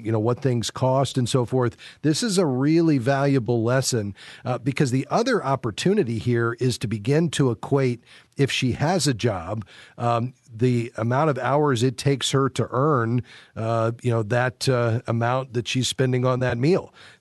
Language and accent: English; Florida, United States; I grew up in South Florida